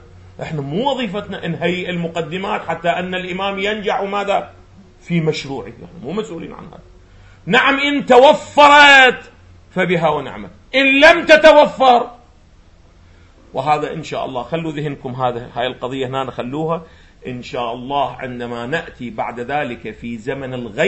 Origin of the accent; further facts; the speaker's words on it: Iraq; وهذا حدث عندنا في العراق